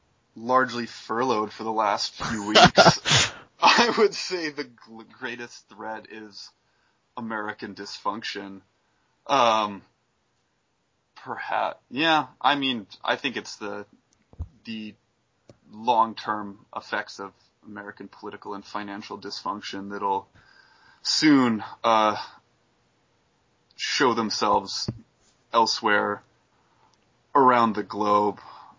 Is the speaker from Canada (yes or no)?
yes; Canada; You know, that was growing up in Canada and elsewhere.